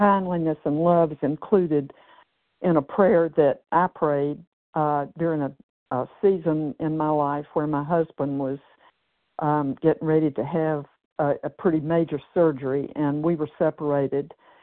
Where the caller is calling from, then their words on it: Tennessee, United States; I am calling from Tennessee this morning